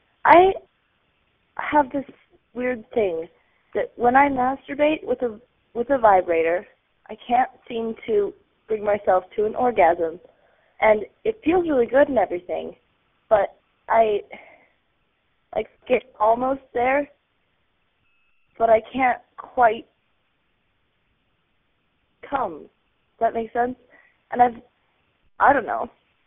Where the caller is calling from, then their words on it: Salt Lake City, Utah, United States; I'm 23, and I'm writing from Salt Lake City, Utah.